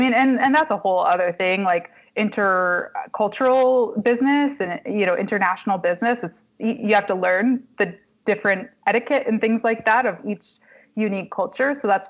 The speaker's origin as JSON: {"language": "English", "town": "Kalamazoo", "region": "Michigan", "country": "United States", "tie": "born or raised there", "lives_now": "Detroit, United States", "said": "which my hometown as well, like I said, it's very diverse. It's not like there are no black people in Kalamazoo, but there's no place like Detroit."}